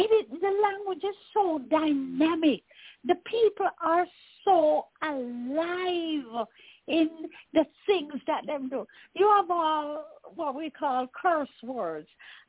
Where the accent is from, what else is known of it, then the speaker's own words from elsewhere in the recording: Jamaica; I remember growing up in Jamaica in a dim time there.